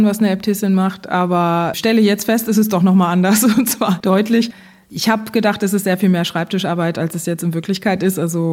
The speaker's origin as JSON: {"language": "German", "town": "Hankensbüttel", "region": "Lower Saxony", "country": "Germany", "tie": "born or raised there", "said": "Ich bin in Hackensbüttel aufgewachsen, in einer kirchlich sehr aktiven Familie"}